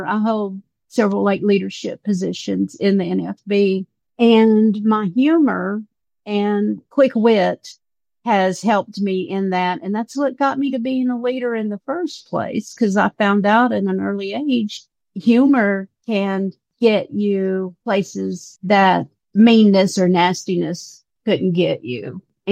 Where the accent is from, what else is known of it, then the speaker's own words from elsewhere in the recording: the South, United States; And so, you know, I grew up in the South. So, you know, all my family hunted.